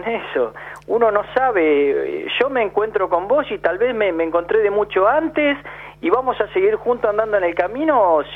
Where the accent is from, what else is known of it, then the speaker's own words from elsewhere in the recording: Henderson, Buenos Aires Province, Argentina; born there; No, yo soy nacido en Henderson...